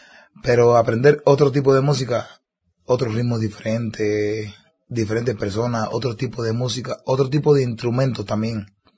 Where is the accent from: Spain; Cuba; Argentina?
Cuba; para mí como cubano, que nos gusta mucho crear y hacer cosas